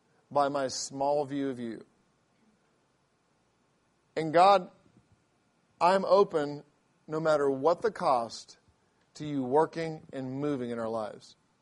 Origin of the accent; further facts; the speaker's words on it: England, United Kingdom; This is my English humor, by the way. I grew up in England where you don't even crack a smile and you just go with the joke